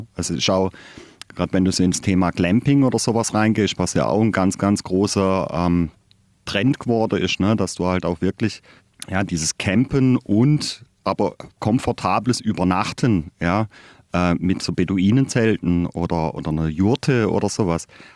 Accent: Baden-Württemberg, Germany; Ich komme aus dem Black Forest.

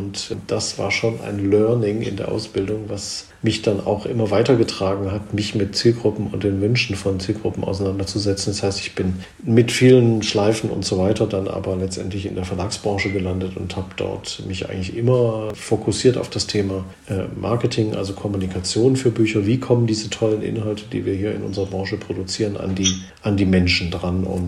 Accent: Baden-Württemberg, Germany; nach dem Abi dann beschlossen, erstmal was Gescheites zu lernen, wie man im Schwabenland so sagt, wo ich herkomme.

